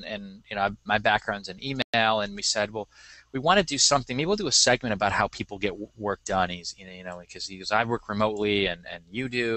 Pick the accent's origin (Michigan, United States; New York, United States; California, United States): New York, United States; Rochester; So I grew up in Rochester, New York, which means everybody in Rochester is a Sabres fan.